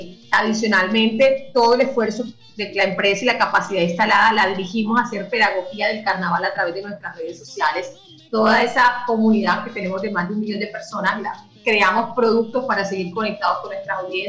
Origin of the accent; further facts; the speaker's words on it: Barranquilla, Atlántico, Colombia; yo pienso que como barranquilleros, como colombianos